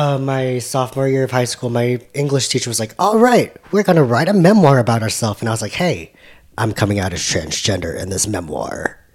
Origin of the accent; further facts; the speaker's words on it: Derby, Kansas, United States; now in Wichita, United States; I am 25 years old. I grew up in Derby, went to school in Rose Hill, and then I've been in Wichita ever since I turned 18. I'm Chinese.